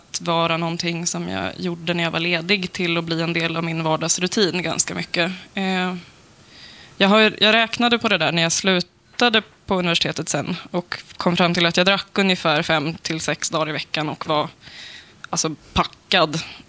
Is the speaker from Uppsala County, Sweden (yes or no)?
no; Stockholm, Stockholm County, Sweden; Arbetarklass i södra Stockholm.